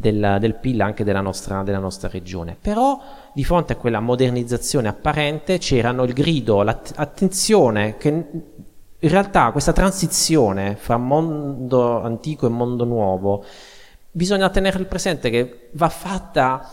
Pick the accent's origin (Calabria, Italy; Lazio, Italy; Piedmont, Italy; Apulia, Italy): Apulia, Italy; quando diciamo che siamo pugliesi, cioè, si illuminano gli occhi dei nostri interlocutori